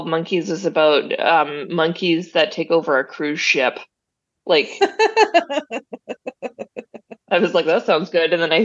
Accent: Canada; even though I am Canadian.

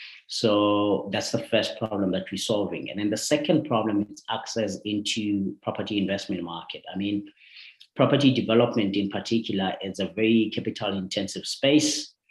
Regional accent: Tembisa, Gauteng, South Africa; I grew up in Tembisa at a squatter camp called Emma de la Wofa, arguably the most poverty-stricken part of Tembisa. I was raised by a single parent.

